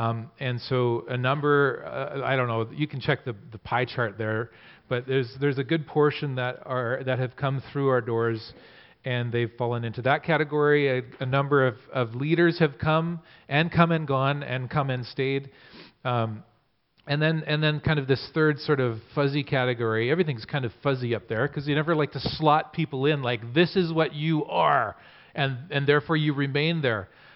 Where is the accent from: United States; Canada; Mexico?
Canada; Swan River, Manitoba; also born or lived in Saskatchewan, Canada; I was born in Manitoba and Swan River, Manitoba, and lived there for, yeah, and Cheryl was there. And lived in Saskatchewan for a while